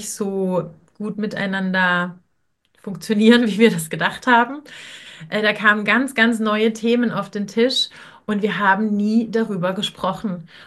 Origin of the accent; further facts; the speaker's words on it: Germany; ich komme aus Deutschland. Wir sprechen verschiedene Sprachen. Ich spreche Russisch und André spricht Deutsch, aber das haben wir erst gelernt.